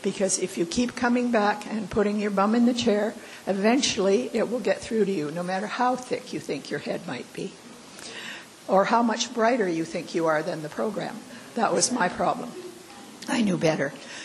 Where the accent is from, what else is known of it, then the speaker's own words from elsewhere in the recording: Vancouver, British Columbia, Canada; I'm a recovered compulsive overeater and food addict, and I'm from Vancouver, Canada, not Vancouver, Washington. So you'll hear my Canuckisms from time to time